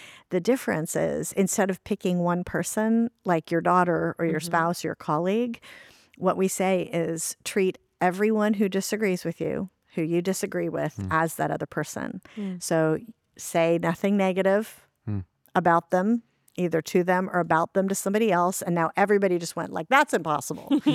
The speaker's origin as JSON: {"language": "English", "town": "Washington", "region": "District of Columbia", "country": "United States", "tie": "born or raised there", "said": "I grew up in Washington, D.C."}